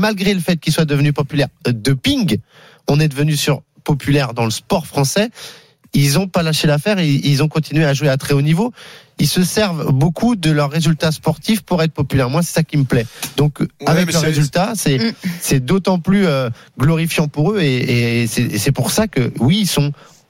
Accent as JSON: {"language": "French", "country": "France", "said": "chez nous, en France"}